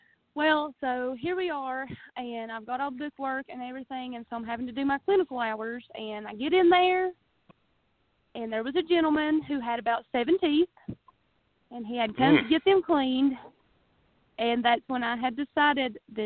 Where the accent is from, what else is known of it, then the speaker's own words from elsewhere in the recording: Bakersville, North Carolina, United States; I'm going to move back to my hometown. And I decided I wanted to be my own boss. So I opened a restaurant here in Bakersville